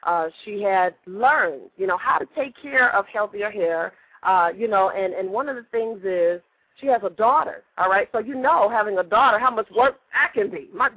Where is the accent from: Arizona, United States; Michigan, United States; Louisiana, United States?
Arizona, United States; Phoenix; y'all know big ups to Arizona because I'm from Phoenix